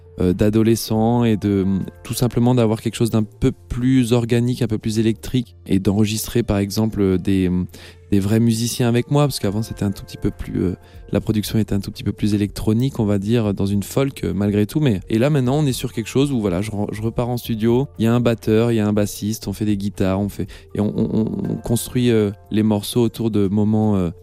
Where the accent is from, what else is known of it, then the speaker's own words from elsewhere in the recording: Brussels, Brussels-Capital Region, Belgium; now in Paris, France; je viens de Bruxelles, et donc du coup j'ai déménagé à Paris